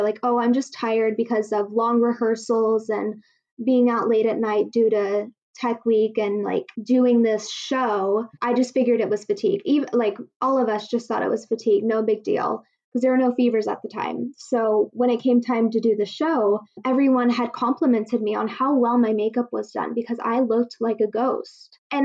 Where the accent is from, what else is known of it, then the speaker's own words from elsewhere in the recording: Wichita, Kansas, United States; I am from Wichita, Kansas, the heart of America, and I've lived here my whole life.